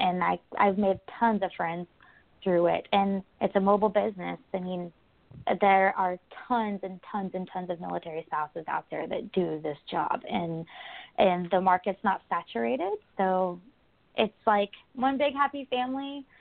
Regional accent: Dallas, Texas, United States; And I'm originally from Dallas, Texas. So if you can't hear that in my accent, you know now.

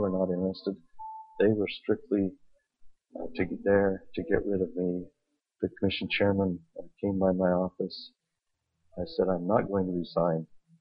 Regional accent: Clawson, Utah, United States; I'm from Emmett County, Utah, a small rural community of Clawson.

